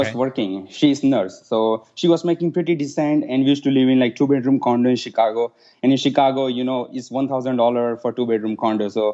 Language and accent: English; India; So I was born and raised in India, and, you know, I finished my schooling in India.